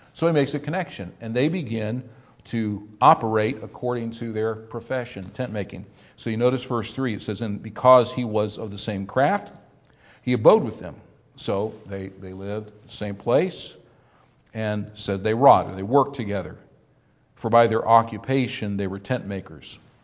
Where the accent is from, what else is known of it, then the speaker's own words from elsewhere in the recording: United States; Yeah, I'm from the Italian section, or this and that. I'm just an American, that's all.